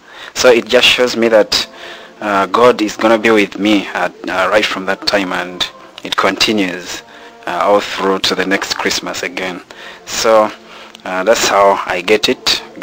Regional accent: Uganda; I'm 26 years old. I come from Uganda. It is in Africa, but I'm presently at YMT.

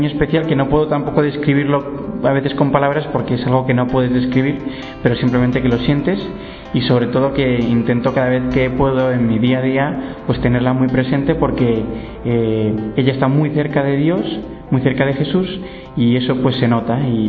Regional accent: Madrid, Community of Madrid, Spain; soy de España, de Madrid, tengo 23 años

